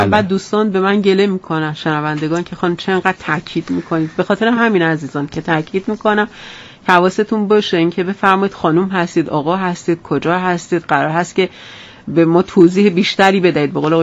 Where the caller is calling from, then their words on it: Qazvin, Iran; از قزوین هستم.